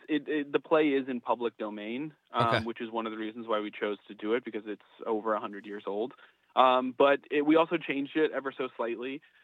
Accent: New York City, New York, United States; So we're from New York City.

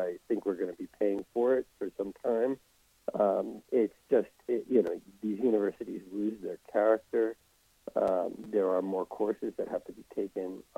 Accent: New York, United States; born or raised there

